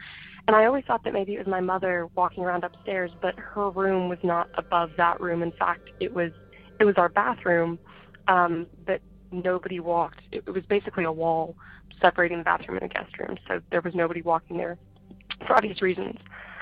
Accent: Arkansas, United States; I'm from Arkansas, and I am 17 years old

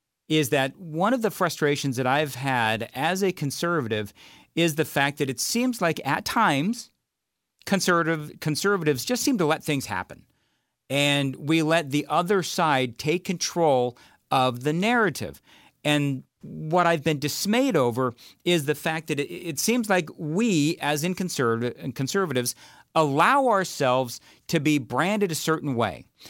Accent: California, United States; I think one of the reasons why I'm so frustrated with this is because of what I saw, again, growing up in California.

